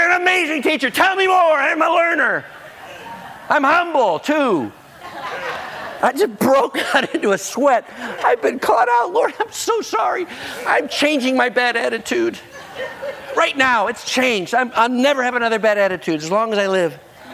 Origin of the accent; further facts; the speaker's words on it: United States; I can do what I want because I'm an American.